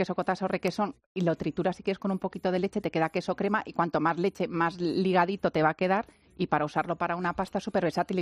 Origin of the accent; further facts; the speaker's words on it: Cuenca, Castilla-La Mancha, Spain; o incluso para mojar un buen mojete de Cuenca, como he estado yo este fin de semana en mi tierra.